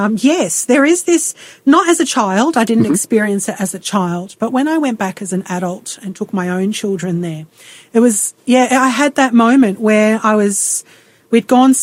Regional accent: Melbourne, Victoria, Australia; also born or lived in Greece; So no, I was born in Melbourne.

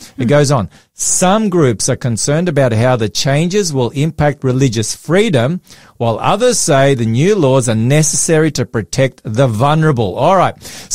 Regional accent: Victoria, Australia; I'm from Victoria, Sharissa.

